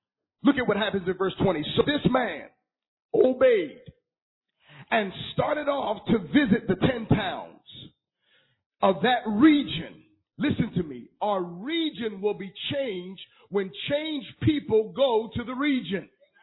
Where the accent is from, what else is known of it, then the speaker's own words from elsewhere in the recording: Philadelphia, Pennsylvania, United States; moved away; I live in the South. I've been in the South for like 20 years, so I'm from Philly